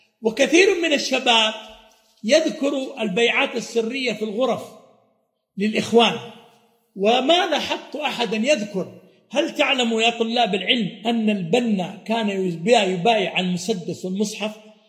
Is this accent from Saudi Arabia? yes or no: yes; Saudi Arabia; عندنا في السعودية